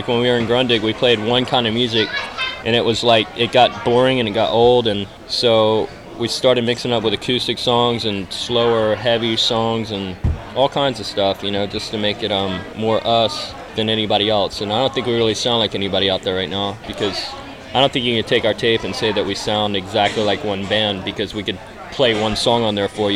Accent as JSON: {"language": "English", "town": "Jacksonville", "region": "Florida", "country": "United States", "tie": "born or raised there", "also_born_or_lived": "Atlanta, United States", "said": "Yeah, I was born in Jacksonville. I lived here till I was about 20 years old, and then I moved to Atlanta for a little while."}